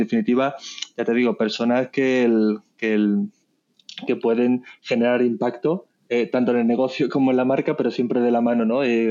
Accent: Seville, Andalusia, Spain; yo soy de Sevilla, estaba en Sevilla

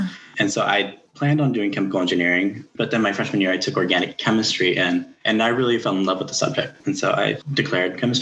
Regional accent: Oklahoma City, Oklahoma, United States; I grew up in Oklahoma City, Oklahoma. Sort of the south side, there's a large population of Mexican immigrants there, and that's where my parents settled down. I was born in America. I was born there in Oklahoma.

